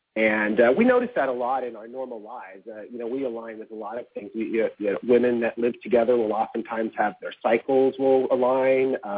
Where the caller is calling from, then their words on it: California, United States; I am calling in from the north coast of California, up near Oregon, on the Redwood Coast.